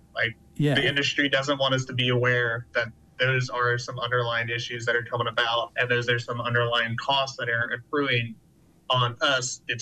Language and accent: English; North Carolina, United States; I'm from the Outer Banks of North Carolina. We used to have a plastic bag ban on our beaches, and it was really evident that our beaches were cleaner.